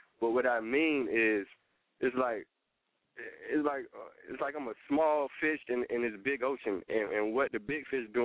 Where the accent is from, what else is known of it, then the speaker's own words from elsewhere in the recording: Portsmouth, Virginia, United States; Cause, hey, now, Denby, that's in Newport News, Virginia. I'm from Portsmouth.